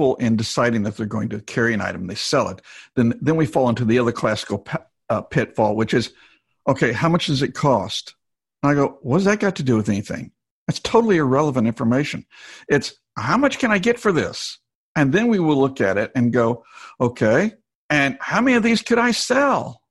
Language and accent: English; Arkansas, United States; I come from Arkansas. I can remember as a kid going with my dad and going up to Sam's First Store.